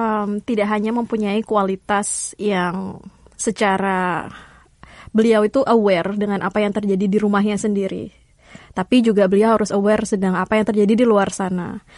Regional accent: Sidoarjo, East Java, Indonesia; also born or lived in Malang; now in United States; Saya aslinya sebenarnya dari Sidoarjo, tapi sebelumnya domisili di Malang sebelum depart ke sini.

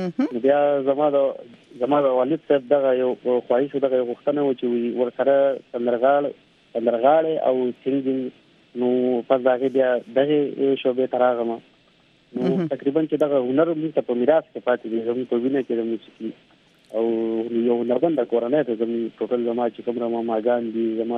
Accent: Peshawar, Khyber Pakhtunkhwa, Pakistan; زه بیسیکلی هم د پېښور یم هم دغلته زېږېدلی یم په دغه خاوره د پښتونخوا او دغه مې د پلار نیکه کور دی دغه زما وطن دی

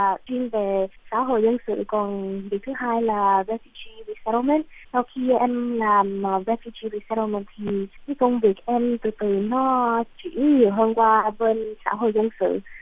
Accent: Canada; now in Philippines; Em sinh ra và lớn lên ở Canada.

